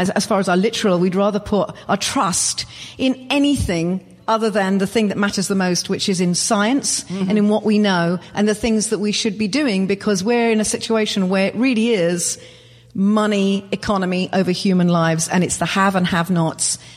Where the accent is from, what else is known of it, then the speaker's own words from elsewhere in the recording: London, United Kingdom; growing up in London as I did, and my family coming from Wales and everything, and then being brought up in a very classical household.